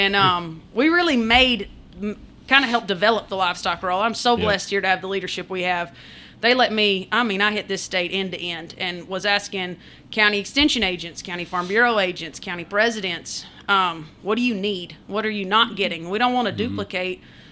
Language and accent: English; Princeton, Kentucky, United States; So West Kentucky's near to me. But I grew up in Princeton, went to UK, did ag, econ, and animal science there.